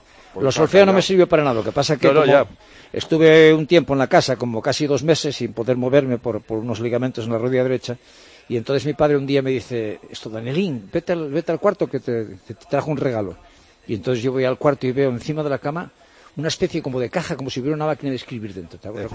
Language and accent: Spanish; Asturias, Spain; Yo soy de asturiano, soy de la Vilés, del Caudal de Mieres, del Marino de Blanco.